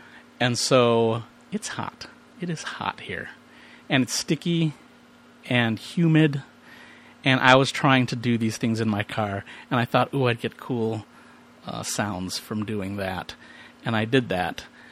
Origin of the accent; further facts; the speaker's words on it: Chicago, Illinois, United States; born there; The funny thing is, I had never been there. I was born here in Chicago.